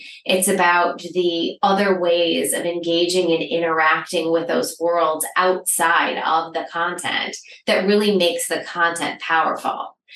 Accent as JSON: {"language": "English", "region": "Michigan", "country": "United States", "said": "But you do say, hi … I'm from Michigan."}